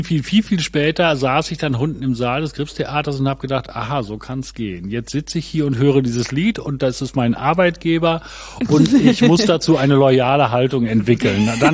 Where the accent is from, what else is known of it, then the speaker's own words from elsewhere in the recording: Gronau, North Rhine-Westphalia, Germany; now in Berlin, Germany; ich komme aus dem Münsterland, also aus Gronau in Westfalen. Das ist an der deutsch-niederländischen Grenze, ungefähr 50 Kilometer westlich von Münster. Und ich bin 1989 nach damals noch West-Berlin gezogen, also im Oktober 89.